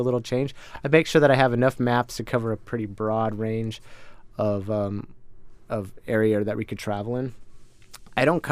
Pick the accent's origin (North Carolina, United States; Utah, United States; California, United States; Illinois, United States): California, United States; growing up in California, I've seen that rock, that vertical gain, but it's missing the glaciers.